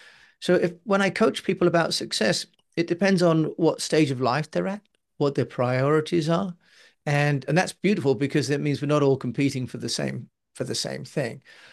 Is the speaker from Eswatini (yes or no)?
no; United Kingdom; although I've lived overseas, I'm British